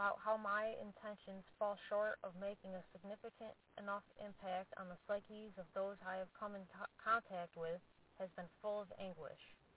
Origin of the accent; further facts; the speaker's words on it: Oregon, United States; I am from Oregon originally. We call ourselves Oregonians.